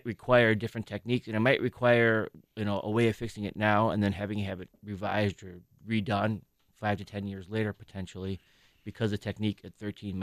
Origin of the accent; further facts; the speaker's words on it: Delafield, Wisconsin, United States; Yeah, well, I grew up locally in the Delafield area. I went to the Heartland Arrowhead School District, and then I went to Marquette High School.